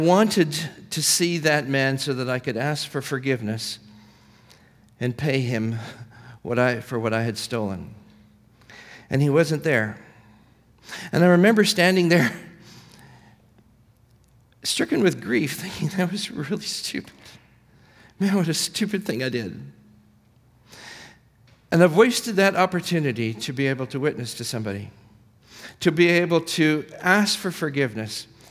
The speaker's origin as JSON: {"language": "English", "country": "India", "tie": "born or raised there", "said": "But I was born and raised in India, and my rebellious years was when I was in India as a boarding school student."}